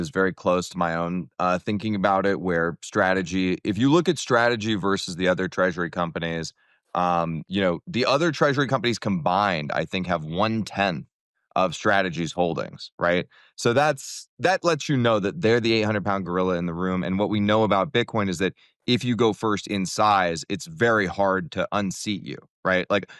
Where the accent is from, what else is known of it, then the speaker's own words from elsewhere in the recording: United States; as an American, I have exorbitant monetary privilege in the American stock market